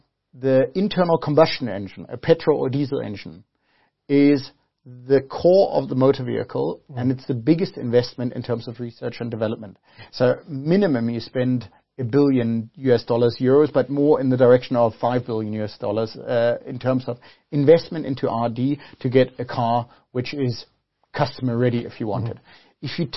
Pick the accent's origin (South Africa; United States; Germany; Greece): South Africa; I've been now back in South Africa for 1 year. I grew up in South Africa, but I've spent the last 20 years abroad.